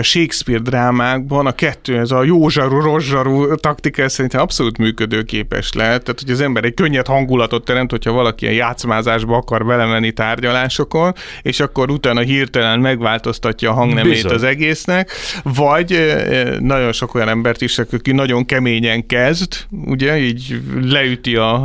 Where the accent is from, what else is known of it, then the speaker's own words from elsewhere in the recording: South Korea; Hungarian is a second language; dél-koreaiként